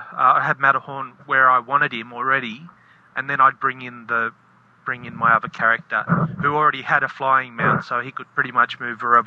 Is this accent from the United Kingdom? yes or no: no; Australia; I'm from Australia.